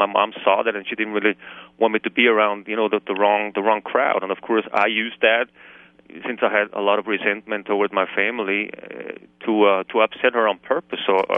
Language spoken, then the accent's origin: English; Vienna, Austria; I grew up in Vienna, and I come from a loving family.